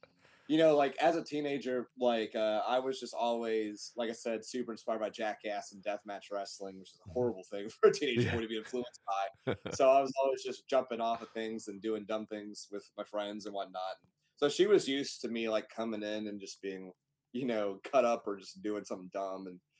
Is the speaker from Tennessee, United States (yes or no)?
yes; Tennessee, United States; moved away as an adult; now in Atlanta, United States; And so I grew up in East Tennessee. And when I was 19, I moved to Atlanta to pursue filmmaking.